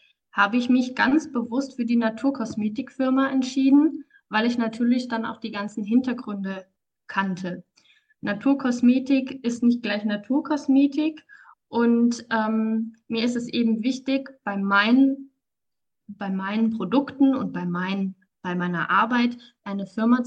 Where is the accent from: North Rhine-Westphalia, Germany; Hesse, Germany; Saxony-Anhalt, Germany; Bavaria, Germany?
Hesse, Germany; Marburg; Ich komme aus Marburg